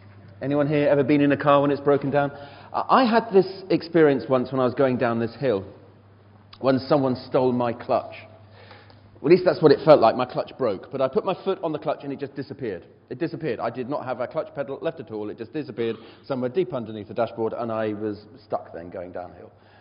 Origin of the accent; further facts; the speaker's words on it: United Kingdom; One of the great things about being British is we're such individualists, aren't we?